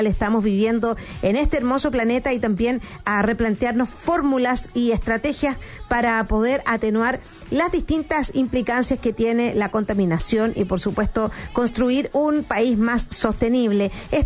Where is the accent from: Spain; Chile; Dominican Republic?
Chile; si toda la humanidad viviera como nosotros, como los chilenos